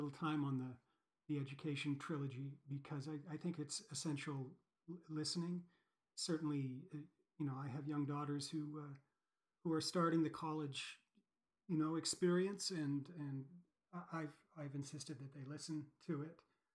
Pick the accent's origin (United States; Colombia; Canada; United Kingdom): Canada; where we grew up educated in Canada.